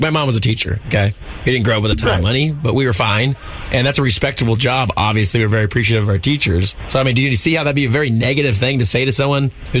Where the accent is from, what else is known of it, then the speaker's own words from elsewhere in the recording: California, United States; born there; I was born in California, yeah.